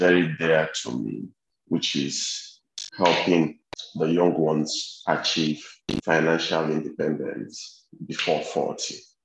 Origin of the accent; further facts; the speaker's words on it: Nigeria; now in Ghana; I'm a Nigerian, but I'm based here in Ghana.